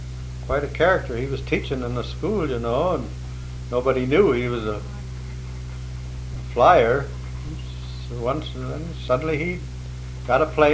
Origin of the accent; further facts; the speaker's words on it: Alaska, United States; when he found out that I was from Alaska